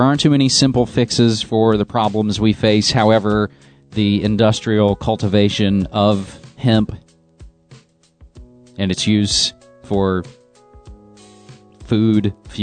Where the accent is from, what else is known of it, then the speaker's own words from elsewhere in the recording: West Virginia, United States; we're going to go all the way back home to my home state of West Virginia.